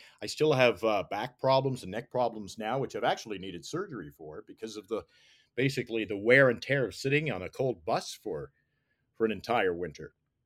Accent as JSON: {"language": "English", "region": "Nova Scotia", "country": "Canada", "tie": "born or raised there", "said": "because growing up in Nova Scotia, the Canadian content rules"}